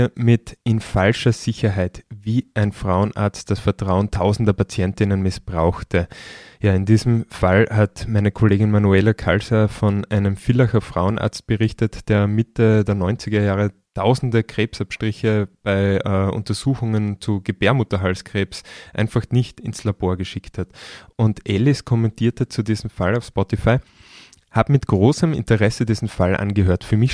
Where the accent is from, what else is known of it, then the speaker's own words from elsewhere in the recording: Styria, Austria; Nachdem ich mich als Steirer identifiziere, werde ich ein paar dieser Fälle vortragen.